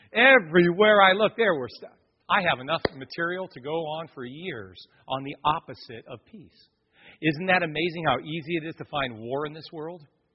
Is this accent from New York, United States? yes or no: no; San Francisco, California, United States; I grew up in San Francisco in the 60s.